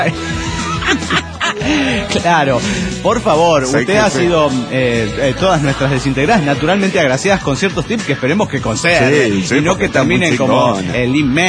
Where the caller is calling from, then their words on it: Santa Clara, California, United States; desde Santa Clara, California.